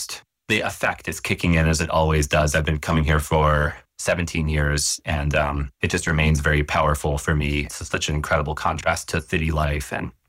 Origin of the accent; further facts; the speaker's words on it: Connecticut, United States; also born or lived in New York; I grew up mostly in Connecticut throughout the Northeast, but most of the time was there. And then I moved to New York for college.